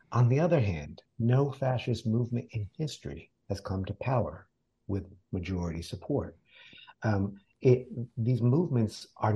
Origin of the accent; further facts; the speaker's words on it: East Coast, United States; I part of it was because I was driving east to west, and I'm from the East Coast.